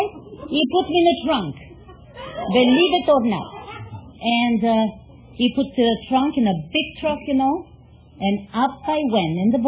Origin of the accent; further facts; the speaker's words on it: Macedonia, Greece; I'm from Macedonia, Greece.